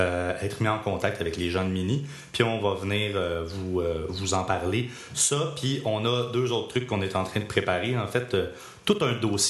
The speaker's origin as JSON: {"language": "French", "town": "Montreal", "region": "Quebec", "country": "Canada", "said": "Ils savent qu'on vient de Montréal."}